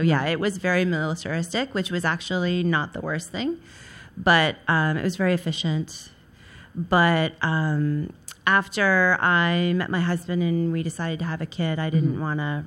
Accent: New York City, New York, United States; So I'm born and raised here in New York City. I grew up on 92nd West End.

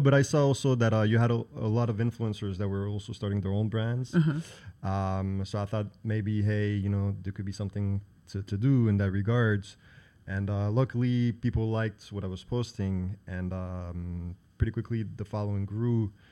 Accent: Romandy, Switzerland; now in New York, United States; So actually I'm from Switzerland, uh-huh. from the French speaking side of Switzerland, because uh-huh. you have different languages in Switzerland. But so I'm from the French speaking side. And then we moved to New York.

